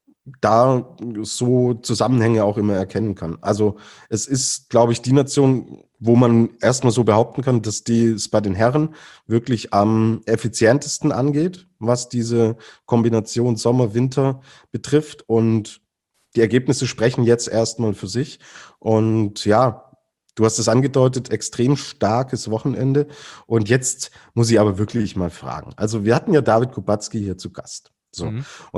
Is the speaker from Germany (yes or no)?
yes; Baden-Württemberg, Germany; born there; so ich släbe, sagen wir im Schwabeländle. Ja, bin ja, komme ja gebürtig aus der Ecke.